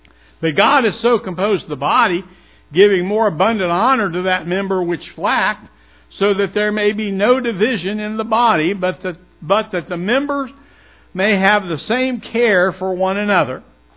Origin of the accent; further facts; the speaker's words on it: Waynesville, United States; Now, when I grew up in Waynesville, 70 years ago when Glenda knew me